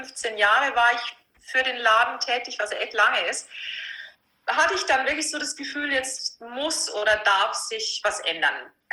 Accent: Vilsbiburg, Bavaria, Germany; accent: Lower Bavarian; also born or lived in Passau / Munich; ich bin ein niederbayerisches Plänzchen, was man bestimmt an meinem rollenden R gut hören kann. Ja. Ich bin aus Vilsbuchen ursprünglich. Und habe in Passau studiert und bin dann recht schnell nach München gegangen

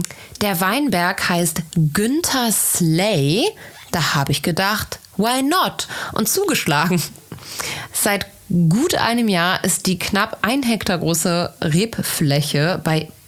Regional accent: Bergisch Gladbach, North Rhine-Westphalia, Germany; ich komme auch aus Bergisch Gladbach.

